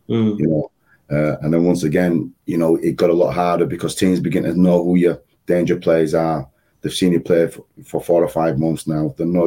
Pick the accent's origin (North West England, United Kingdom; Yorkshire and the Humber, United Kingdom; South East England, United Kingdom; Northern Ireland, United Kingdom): Yorkshire and the Humber, United Kingdom; being a Yorkshire lad